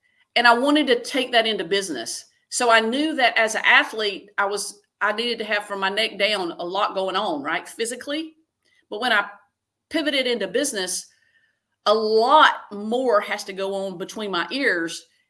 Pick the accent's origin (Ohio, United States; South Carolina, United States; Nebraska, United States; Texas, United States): South Carolina, United States; he came from Podunk, Indiana, and I came from Podunk, South Carolina.